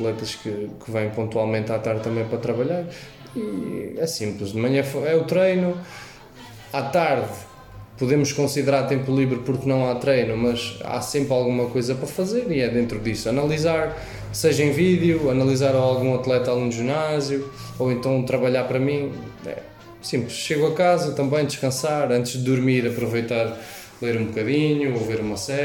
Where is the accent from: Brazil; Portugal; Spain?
Portugal; Bragança; Atualmente estou super adaptado à ilha, tem umas condições que na minha terra natal não tem, a questão do clima, a questão de facilmente estarmos num ponto ou outro da ilha com alguma celeridade, e em Bragança isso não é possível.